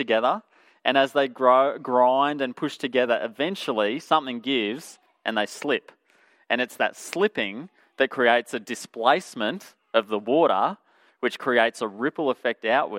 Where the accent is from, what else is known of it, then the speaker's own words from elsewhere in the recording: Toowoomba, Queensland, Australia; now in Emerald, Australia; there was a flood in Toowoomba, my hometown